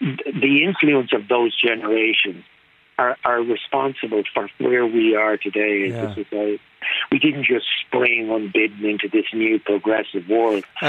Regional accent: Ireland; we're primarily an English-speaking country and have been.

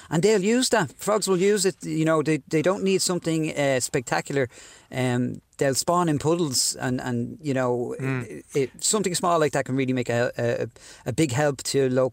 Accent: Dublin, Leinster, Ireland; I grew up in Dublin

